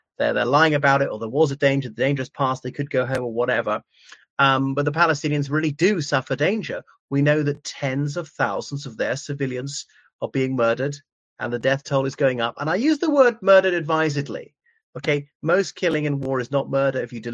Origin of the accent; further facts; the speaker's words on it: Ireland; my heart nearly bursts with pride as an Irishman, Republic of Ireland